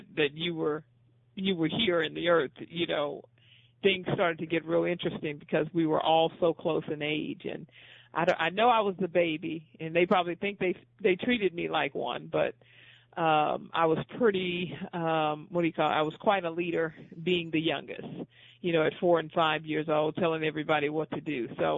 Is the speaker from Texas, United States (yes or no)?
yes; Houston, Texas, United States; I grew up in Houston, Texas.